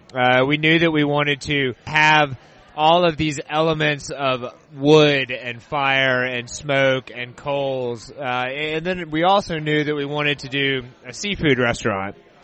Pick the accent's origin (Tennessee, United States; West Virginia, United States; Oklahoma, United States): Tennessee, United States; Memphis; also born or lived in California; I was born and raised in Memphis and only lived in California for about 7 years.